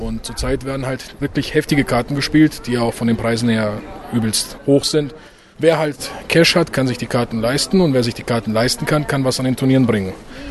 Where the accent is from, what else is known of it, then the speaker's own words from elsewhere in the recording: Bavaria, Germany; ich komme aus dem Frankenland